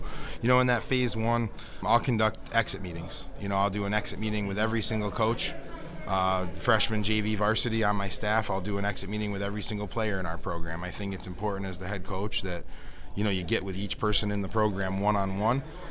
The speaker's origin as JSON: {"language": "English", "town": "Clifton Park", "region": "New York", "country": "United States", "tie": "born or raised there", "also_born_or_lived": "Pittsburgh", "said": "Yeah, I was born in New York, grew up in Clifton Park, Shenandoah School District till I was a middle schooler."}